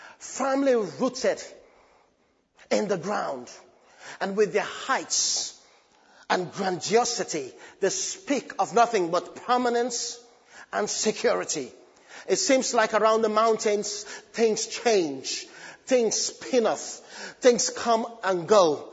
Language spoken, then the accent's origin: English; Gambia; English is a second language; But I'm just from Gambia, and I'm just in my Gambia, you know, mentality.